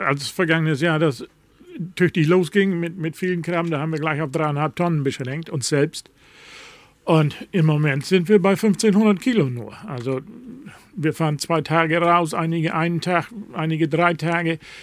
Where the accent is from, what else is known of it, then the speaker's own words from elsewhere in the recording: Lower Saxony, Germany; now in Büsum, Germany; Ich weiß nicht, wie es hier in Büsum in Ostfriesland, wo ich herkomme, fängt man alles mit einer Tasse Tee